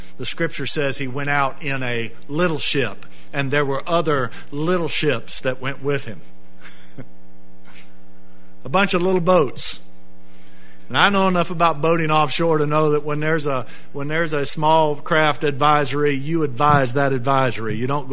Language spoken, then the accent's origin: English; Apopka, Florida, United States; Whoever heard of Apopka, Florida? You tell people I tell people we're from Orlando because they don't know where Apopka is.